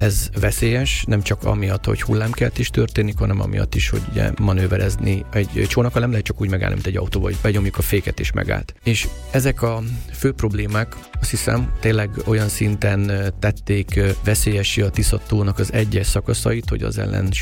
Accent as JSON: {"language": "Hungarian", "country": "Hungary", "tie": "born or raised there", "also_born_or_lived": "Russia", "said": "Én nem Magyarországon születtem, hanem Oroszországban, és édesanyám magyar, édesapám pedig ukrán volt, és ott tanultak az egyetemen. Ott ismerkedtek meg, megszülettem, és aztán a első éves születésnapomra Magyarországra költöztünk."}